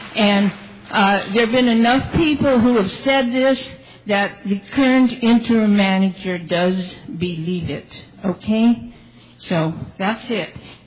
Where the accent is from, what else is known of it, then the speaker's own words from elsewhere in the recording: California, United States; Hi. I'm from Orange County, and is there anybody else who is from Orange County?